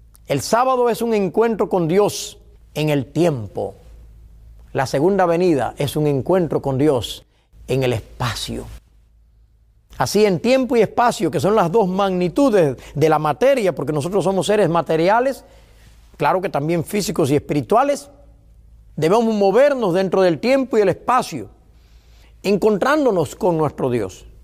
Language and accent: Spanish; Cuba; now in United States; En mi caso, soy cubano. Bueno, también soy americano ya. Y soy español también.